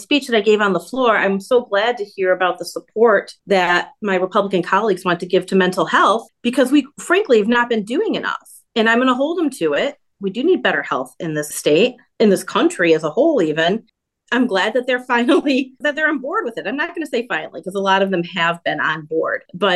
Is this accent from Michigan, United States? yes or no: yes; Northville, Michigan, United States; I'm from Northville. That hospital in Northville was closed.